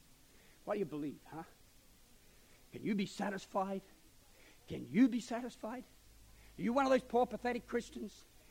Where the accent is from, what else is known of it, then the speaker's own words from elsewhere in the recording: Australia; As an Australian, you know, our oldest building is only about 170 years old or something.